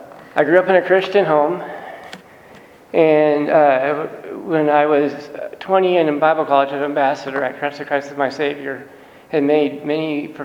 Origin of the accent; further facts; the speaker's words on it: Kansas City, Missouri, United States; I'm from Kansas City. Actually, from Kansas City, Kansas, and Kansas City, Missouri. Two states, but one city.